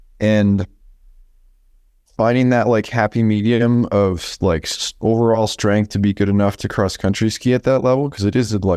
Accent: Steamboat Springs, Colorado, United States; So as I was actually born and raised in Steamboat. So like most kids born and raised in Steamboat, I started skiing in the backyard pretty young.

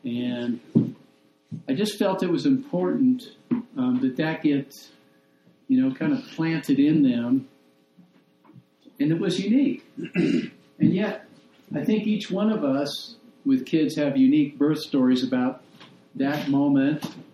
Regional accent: Wilmington, Delaware, United States; born there; I was born in Delaware, Wilmington, Delaware.

